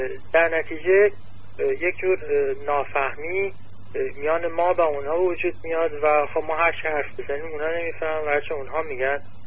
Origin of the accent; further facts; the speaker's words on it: Iran; به عنوان یک ایرانی